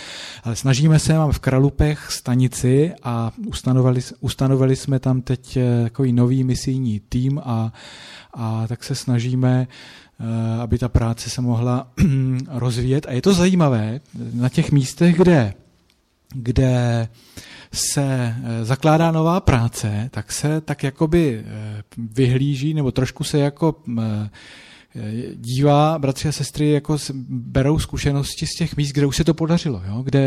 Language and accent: Czech; Hradec Králové Region, Czechia; protože jsem vyrůstal na vesnici v Orlických horách.